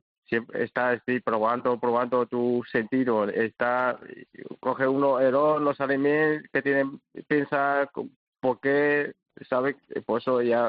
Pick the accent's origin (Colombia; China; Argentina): China; Spanish is a second language; El secreto, sí que verán, soy chino porque trabajamos muchos.